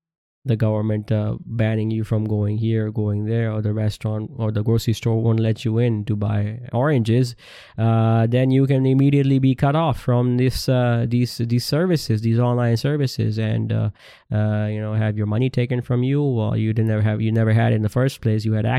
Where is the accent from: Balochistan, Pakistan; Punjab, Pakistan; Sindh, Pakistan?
Sindh, Pakistan; Karachi; I'm from Pakistan, and the government, who can't even do the job of picking up the garbage in Karachi, which is where I was born and raised. It's a big metropolitan city